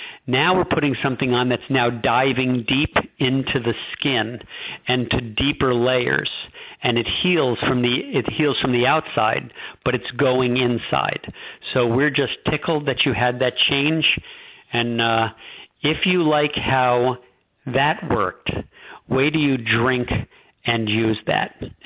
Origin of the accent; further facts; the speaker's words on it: New York, United States; I actually, I'm from New York, and I'm pretty obnoxious.